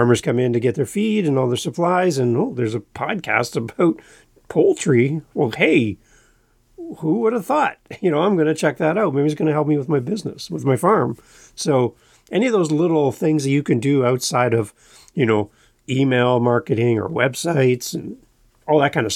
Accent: Ontario, Canada; I grew up in Northern Ontario, Canada.

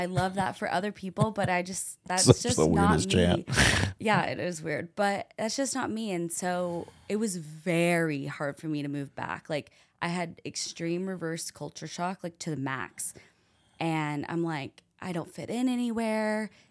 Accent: Fayetteville, Arkansas, United States; And because also growing up in Fayetteville, Bentonville is a rival. Like, we're like, F Bentonville.

